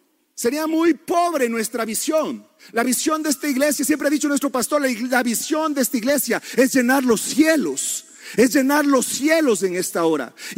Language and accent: Spanish; Ecuador; como ecuatorianos, tenemos la visión de llevar este país y cada hermoso ciudadano de este hermoso país a los cielos.